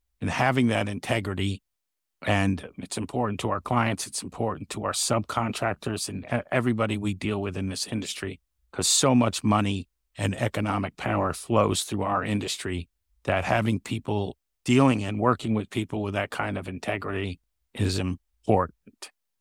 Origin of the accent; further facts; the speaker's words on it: Tillson, New York, United States; I grew up upstate New York, a little town called Tilson near Kingston in Ulster County. Was born there in 1964, so I will be 60 next week.